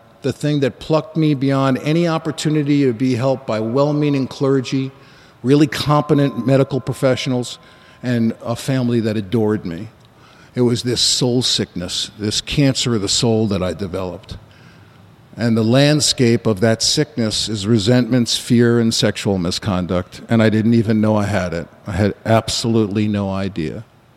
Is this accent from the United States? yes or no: yes; New York City, New York, United States; I grew up in the Bronx in New York City to a really troubled family.